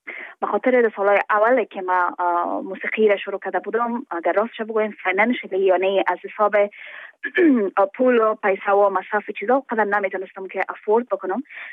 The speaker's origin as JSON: {"language": "Persian", "country": "Afghanistan", "said": "من از افغانستان هستم، ولایتش فکر میکنم فرق نمیکنن که از کجای افغانستان، اما ما شما افغان هستیم"}